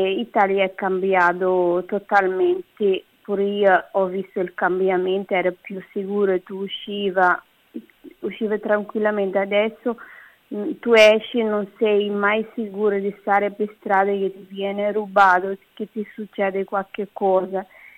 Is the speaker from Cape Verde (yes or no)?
yes; Cape Verde; now in Rome, Italy; io vengo da Cabo Verde, un paese da 10 isole, e con delle caratteristiche un po' diverse da tutti.